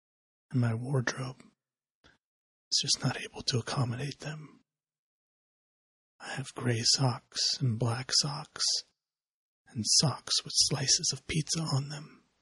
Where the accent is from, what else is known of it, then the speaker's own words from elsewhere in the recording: United States; as an American, I know that I have more than I need, more than anyone needs.